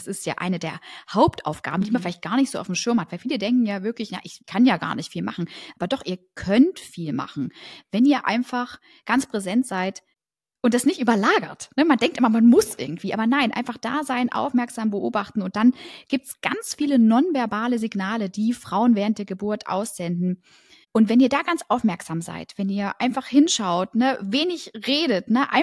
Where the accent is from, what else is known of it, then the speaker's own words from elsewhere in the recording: Leipzig, Saxony, Germany; born there; ich bin ja in Leipzig in der Uniklinik geboren